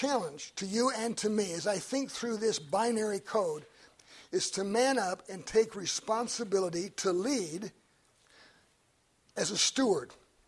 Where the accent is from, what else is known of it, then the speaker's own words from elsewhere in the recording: Des Moines, Iowa, United States; When I was growing up in Des Moines, my dad was a tool and die maker. We didn't have a lot of money.